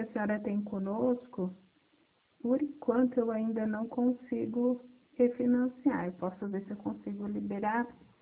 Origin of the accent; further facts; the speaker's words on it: São Bento do Sul, Santa Catarina, Brazil; Eu sou de São Bento do Sul.